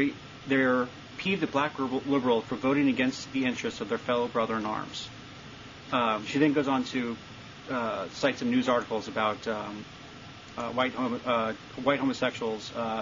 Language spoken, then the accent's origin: English; California, United States; So, growing up in California myself, I met a lot more African Americans than I did Mormons.